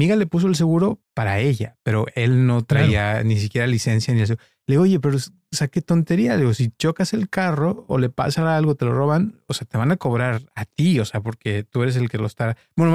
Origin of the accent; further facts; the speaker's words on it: Guadalajara, Jalisco, Mexico; cuando yo crecí, pues yo crecí de chico en Guadalajara, en una colonia muy pobre que se llamaba Santa Teresita. Sí. Y pues era como un barrio, ¿no?